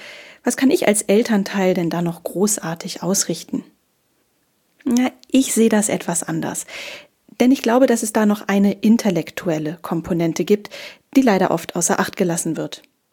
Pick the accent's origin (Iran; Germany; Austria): Germany; Hamburg; ich bin ein echtes Nordlicht, geboren und aufgewachsen in Hamburg, der Stadt, der ich bis heute treu geblieben bin